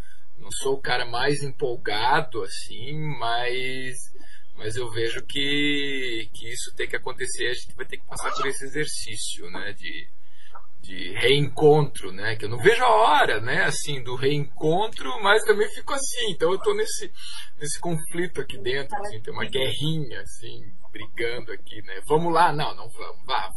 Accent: Santa Catarina, Brazil; Eu vim do interior de Santa Catarina e lá, assim, na minha cidade, tinha uma salinha

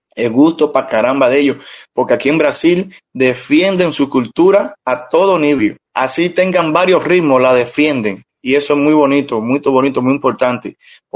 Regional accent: Cuba; now in Brazil; Tem momentos que tengo saudade de mi tierra, de mis cosas. Pero gracias a Dios, sí puedo hablar. Y gracias a esa espiritualidad que yo tenía allá en Cuba. Y es la misma que tengo aquí.

